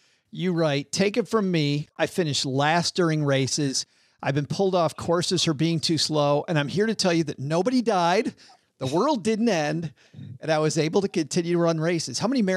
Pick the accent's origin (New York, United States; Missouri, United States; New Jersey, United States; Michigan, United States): Michigan, United States; Detroit; you were in Detroit, which was my hometown for a long time.